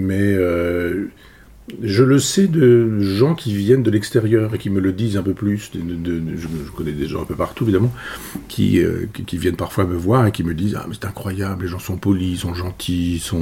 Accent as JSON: {"language": "French", "town": "Chambois", "region": "Normandy", "country": "France", "tie": "born or raised there", "said": "mon village natal qui est Chambois, dans l'Orne, où j'ai une maison. Au bord de la Dive, la rivière qui traverse le village"}